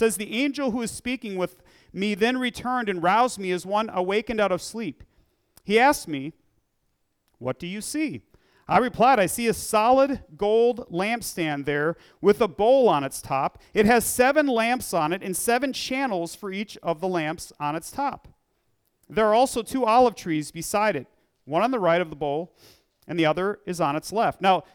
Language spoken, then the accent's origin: English; Iowa, United States; also born or lived in Minnesota; growing up in Iowa and Minnesota, I don't recall ever seeing any cotton fields.